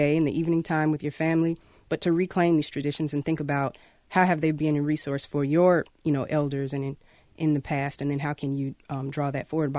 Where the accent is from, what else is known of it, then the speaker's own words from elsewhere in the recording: the Carolinas, United States; I grew up in the Black Baptist church tradition in the Carolinas